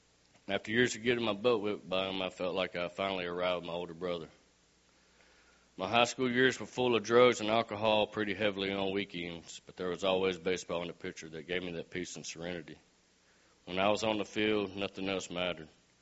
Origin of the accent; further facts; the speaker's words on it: Many, Louisiana, United States; I'm 37 years old, and I'm from Manny, Louisiana. I was born into a family of five, me being the baby of the family.